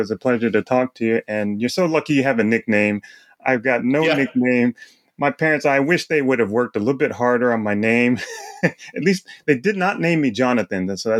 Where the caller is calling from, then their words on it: Japan; So always just know that we're watching here from Japan as well.